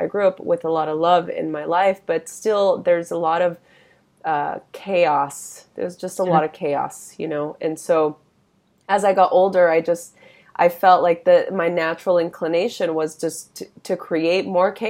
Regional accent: Los Angeles, California, United States; When I was young, I grew up in East Los Angeles during a time where there was a lot of violence

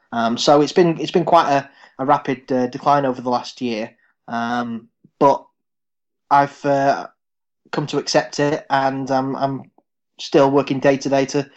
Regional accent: Manchester, North West England, United Kingdom; So I'm from Manchester. I'm 40 this year.

